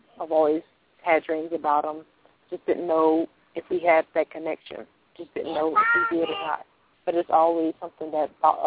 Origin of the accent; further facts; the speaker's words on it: Louisiana, United States; But the thing is, of course, I'm from Louisiana, and I'm mixed with different cultures, so it's, you know.